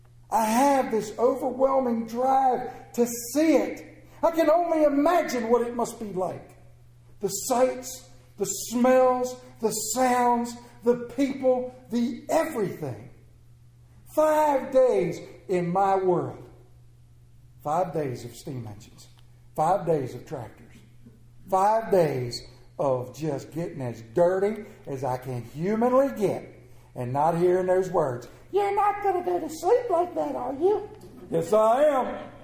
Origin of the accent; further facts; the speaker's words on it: Myersville, Maryland, United States; I'm from Myersville, Maryland. I got a steam engine too.